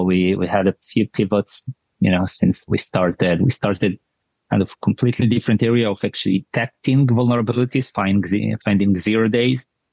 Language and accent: English; Israel; So I grew up in Israel and studied software engineering before going to the army and serving in the Israeli, in the IDF.